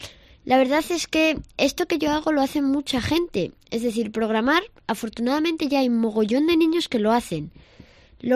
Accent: Villanubla, Castile and León, Spain; Que era un proyecto para promocionar mi pueblo, Villanubla.

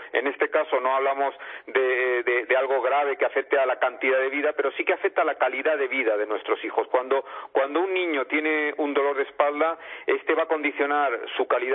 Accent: Palma de Mallorca, Balearic Islands, Spain; Yo soy de aquí, de Palma de Mallorca, de Baleares.

